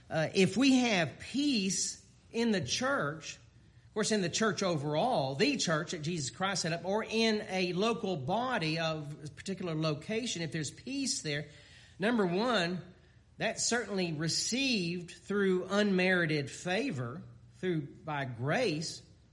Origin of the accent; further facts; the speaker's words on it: Houston, Texas, United States; also born or lived in Dallas; born and raised in Houston, learned to drive there, moved to Dallas, and now we have kids in San Antonio.